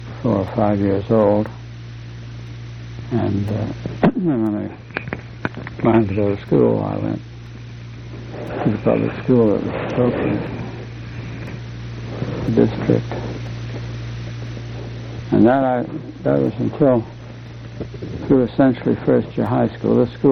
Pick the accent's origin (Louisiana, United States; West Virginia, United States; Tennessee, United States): Tennessee, United States; born there; And I was born in Tennessee because my mother's brothers and her mother lived in Gallatin.